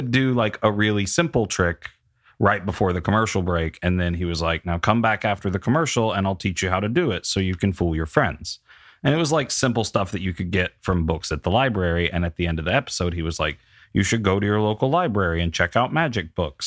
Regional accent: Chattanooga, Tennessee, United States; I grew up in Chattanooga, Tennessee.

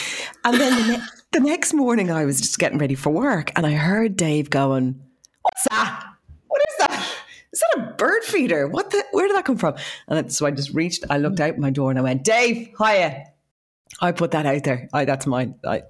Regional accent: Dublin, Leinster, Ireland; So I said, oh, I'm from Dublin.

